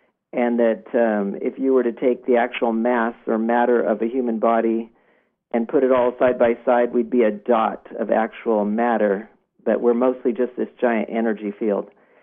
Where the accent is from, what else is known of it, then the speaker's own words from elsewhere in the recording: Chico, California, United States; I'm from Chico, California.